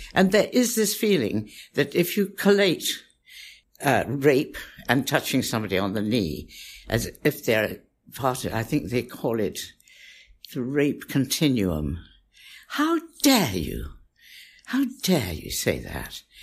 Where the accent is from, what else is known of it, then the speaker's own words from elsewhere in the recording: Pakistan; born there; moved away; also born or lived in India; I was born in Pakistan and lived in India.